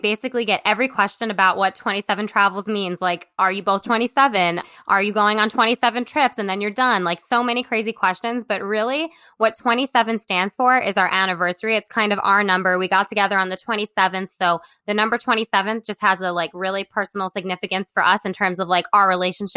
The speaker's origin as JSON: {"language": "English", "town": "Brooklyn", "region": "New York", "country": "United States", "said": "I'm a photographer from Brooklyn, and that's kind of my background."}